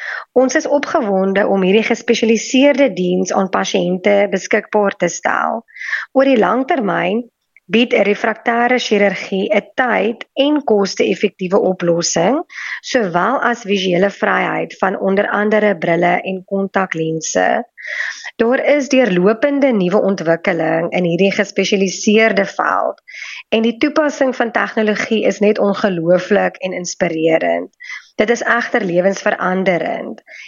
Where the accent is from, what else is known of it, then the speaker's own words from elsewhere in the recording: Emalahleni, Mpumalanga, South Africa; soos julle weet. Ek is oorspronklik van Mpumalanga, 'n klein dorpie genaamd Emalahleni of Witbank, soos mense dit al beter ken.